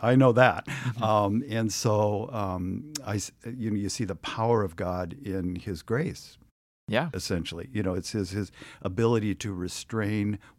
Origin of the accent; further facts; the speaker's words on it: Wenatchee, Washington, United States; growing up in Wenatchee area, we would always drive up along the Columbia River by the Rock Island Dam.